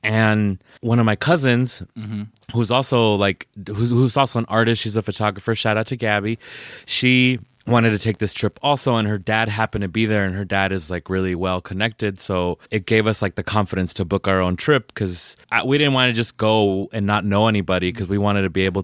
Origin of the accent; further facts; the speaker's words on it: Southwest, United States; And like, I'm from the Southwest and most of my friends here are Mexican American.